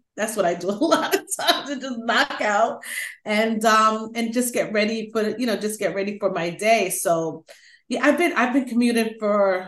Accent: Long Island, New York, United States; I'm from Long Island, which is the suburbs of New York City.

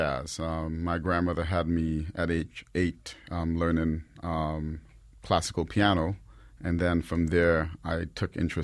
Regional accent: New York City, New York, United States; And a lot of my friends growing up in the Bronx, we all had inquisitive minds and we wondered about these things.

